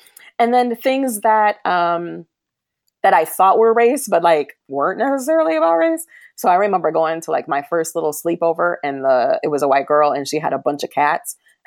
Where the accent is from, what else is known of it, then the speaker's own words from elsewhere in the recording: Toledo, Ohio, United States; I did not. I grew up in Toledo, Ohio.